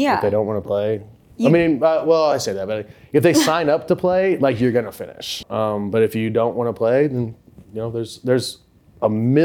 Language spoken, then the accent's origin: English; Indiana, United States; now in Nashville, United States; Southern Indiana.